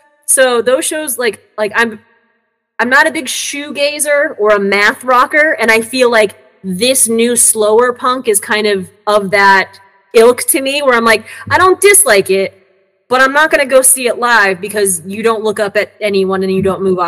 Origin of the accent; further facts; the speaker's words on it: South Bend, Indiana, United States; It turned out that they're both from my hometown in Indiana, which is like an hour and a half away outside of Chicago.